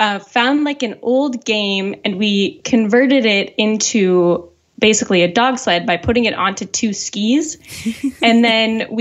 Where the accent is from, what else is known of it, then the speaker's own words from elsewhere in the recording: Wisconsin, United States; Yeah, I grew up in Wisconsin, which is right next door to Minnesota.